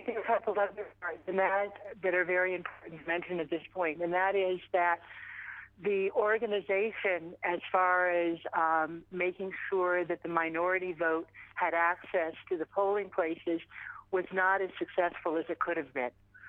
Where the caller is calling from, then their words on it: California, United States; I'm calling from California and I teach at Queens.